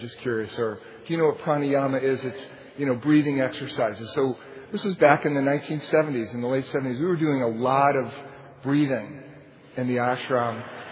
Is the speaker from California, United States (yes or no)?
no; New York, United States; Now, I'm from New York, and I grew up in a family that was in many ways very loving